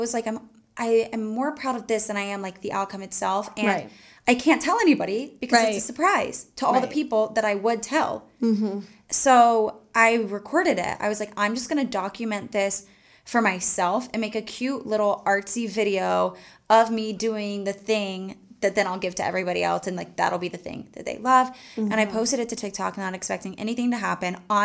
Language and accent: English; Charleston, United States; And I am from Charleston and I wanted to get married there